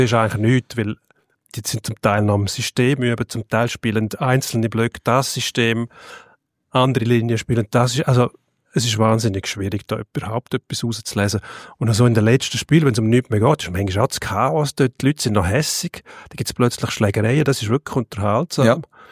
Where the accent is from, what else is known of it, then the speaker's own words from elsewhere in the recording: Switzerland; bei uns in der Schweiz